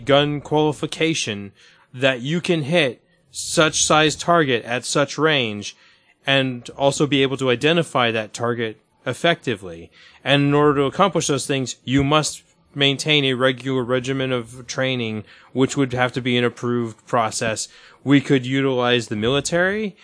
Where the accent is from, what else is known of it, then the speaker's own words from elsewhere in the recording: Florida, United States; First thing that I've heard in a long time, which has made me feel better about growing up in Brevard County.